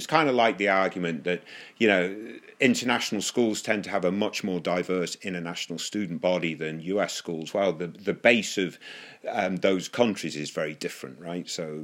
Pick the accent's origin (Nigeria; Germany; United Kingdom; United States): United Kingdom; England; I lived in Texas for a little bit. It wasn't for very long, and I am English, so things are very different for me.